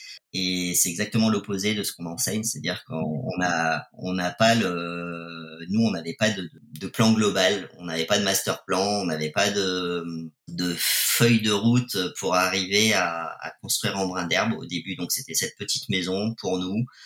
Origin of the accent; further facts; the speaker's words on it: Pays de la Loire, France; born there; Je ne suis pas né en Bretagne. Karine est bretonne. Je suis né en Vendée. Et puis, j'ai beaucoup voyagé tout le temps.